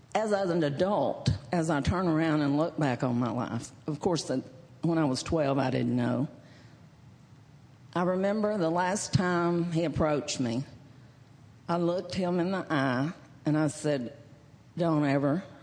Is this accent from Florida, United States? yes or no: no; Fort Worth, Texas, United States; Okay, well, I was born and raised in Fort Worth. And my parents never went to church. I grew up never going to church.